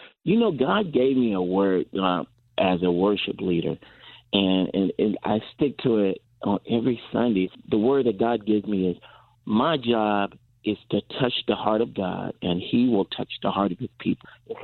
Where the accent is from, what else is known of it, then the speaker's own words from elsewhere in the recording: Pine Bluff, Arkansas, United States; also born or lived in California; Yes. And actually, I was raised in the South in a town called Pine Bluff, Arkansas.